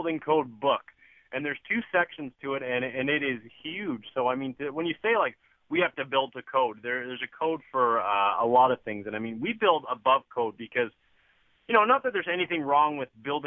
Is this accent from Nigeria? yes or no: no; Toronto, Ontario, Canada; Well, I mean, I'm from Toronto, so who do you think?